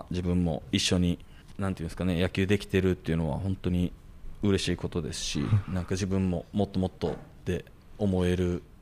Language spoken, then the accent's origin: Japanese; Kyoto, Japan; ちょっとなんか地元京都なんですけど